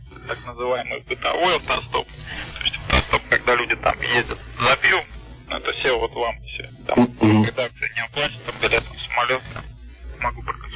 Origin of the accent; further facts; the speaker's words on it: Saint Petersburg, Russia; born there; Я родился в Ленинграде, занялся уже в Санкт-Петербурге